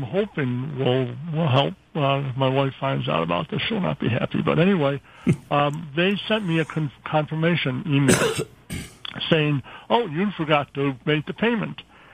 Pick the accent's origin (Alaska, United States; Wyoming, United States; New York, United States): Alaska, United States; And when you hear my comments, you'll understand why I'm from Alaska.